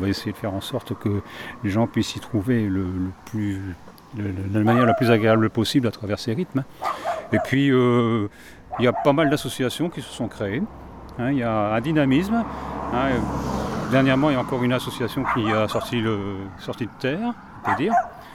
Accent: Hauts-de-France, France; moi, je ne suis pas originaire de Fétubert, puisque moi, je suis originaire du Nord.

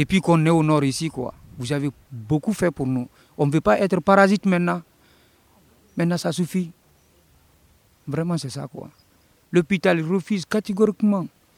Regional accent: Guinea; French is a second language; De la Guinée. Je suis originaire de la Guinée.

